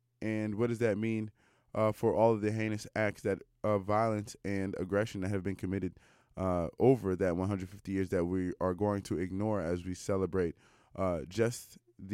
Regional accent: United States; now in Canada; I'm an American and I didn't get to vote for her. And two, I live in British Columbia

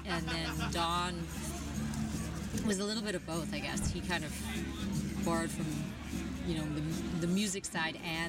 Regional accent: Toronto, Ontario, Canada; we're from Toronto.

